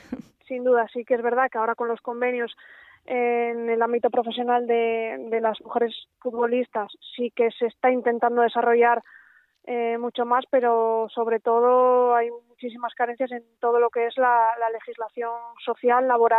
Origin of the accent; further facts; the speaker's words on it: Pola de Siero, Asturias, Spain; Pola de Siero, que es de donde soy yo.